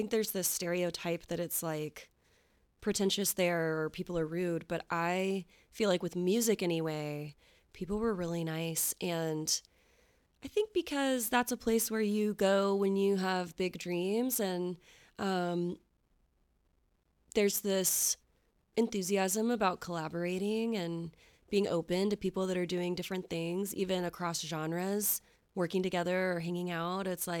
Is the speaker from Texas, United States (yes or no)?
yes; Texas, United States; And then, you know, I was in choir growing up in Texas, and eventually finally got into some voice lessons when I was in high school.